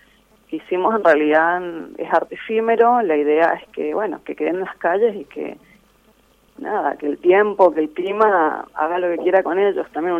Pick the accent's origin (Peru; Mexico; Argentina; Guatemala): Argentina; Godoy Cruz, Mendoza; la mayoría somos de Godoy Cruz